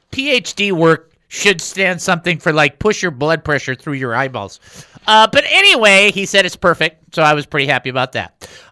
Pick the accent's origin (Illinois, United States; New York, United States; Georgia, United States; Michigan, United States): Michigan, United States; Detroit; I'm from Detroit.